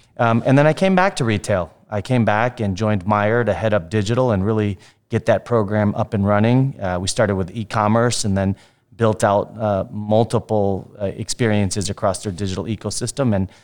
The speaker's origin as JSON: {"language": "English", "town": "Chicago", "region": "Illinois", "country": "United States", "tie": "born or raised there", "also_born_or_lived": "Philadelphia / Boise / Minneapolis", "said": "I'm born and raised in Chicago, spent some time in Philadelphia, moved to Boise, Idaho when I was with Albertsons, moved to Minneapolis, and then came back to Chicago."}